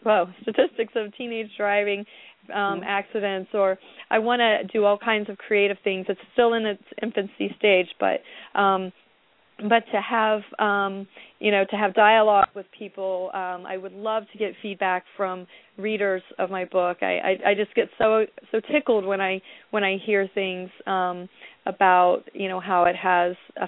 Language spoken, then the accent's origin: English; Richwood, Ohio, United States; now in Marion, United States; I had my first book signing in Richwood at a library there. That was my hometown and at the time of the accident.